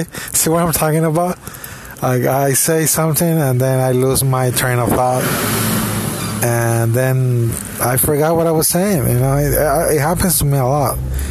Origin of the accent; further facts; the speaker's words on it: Mexico; Well, it turns out I'm from the Valley of Mexico.